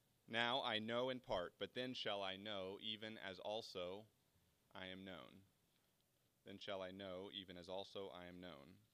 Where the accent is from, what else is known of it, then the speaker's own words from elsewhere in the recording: Wichita, Kansas, United States; now in Kansas City, United States; I'm from Kansas City, originally from Wichita